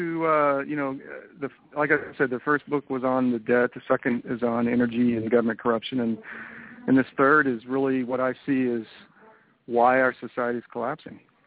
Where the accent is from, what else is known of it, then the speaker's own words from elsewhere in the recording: Connecticut, United States; I'm from Connecticut, New York area, and you see it up there